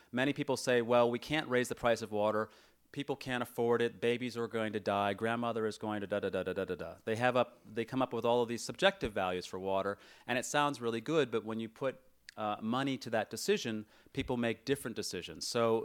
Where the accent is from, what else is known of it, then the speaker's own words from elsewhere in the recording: California, United States; I'm from California.